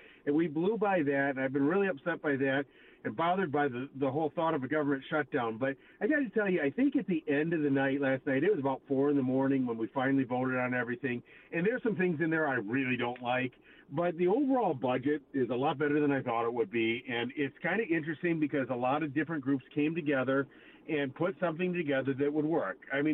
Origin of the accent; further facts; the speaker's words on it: Michigan, United States; we all kind of went from, yeah, I'm from Michigan, but, to, heck yeah, I'm from Michigan. This is a great state.